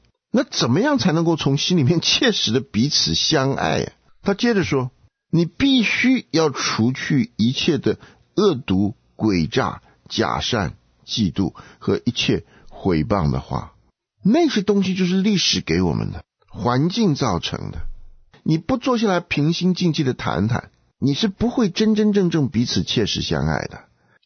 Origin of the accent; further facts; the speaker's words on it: China; 对，我们中国人真的是不太善于检讨